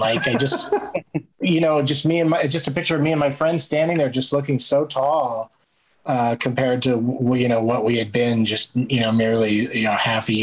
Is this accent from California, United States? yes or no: yes; San Diego, California, United States; I grew up in San Diego, so we were at the beach all the time.